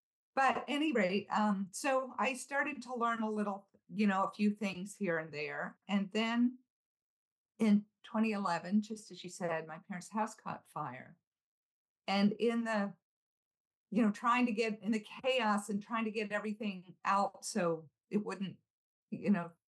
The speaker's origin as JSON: {"language": "English", "town": "Buffalo", "region": "New York", "country": "United States", "tie": "born or raised there", "said": "I grew up in Buffalo, New York. My parents were, I thought, Hungarian Catholics who had escaped World War II."}